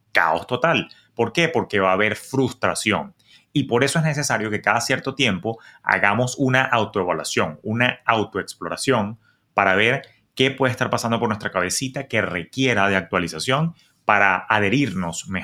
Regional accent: Venezuela; yo que vengo de Venezuela

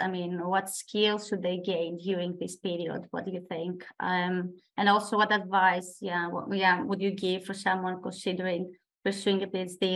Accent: Greece; English is a second language; moved away as an adult; now in United Kingdom; I did my first degree in my home country in Greece, studying molecular biology

